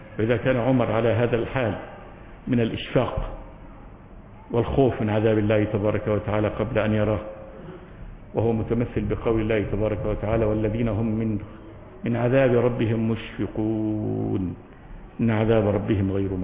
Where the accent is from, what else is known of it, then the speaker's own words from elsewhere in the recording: Egypt; مثل عادة عندنا في مصر لما نشوف الإنسان غصن الشجرة واقع على الطريق